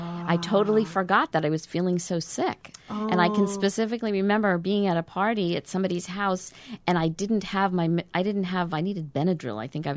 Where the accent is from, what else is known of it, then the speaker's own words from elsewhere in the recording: New York, United States; accent: New York; now in Massachusetts, United States; Oh, maybe it's because of my New York accent.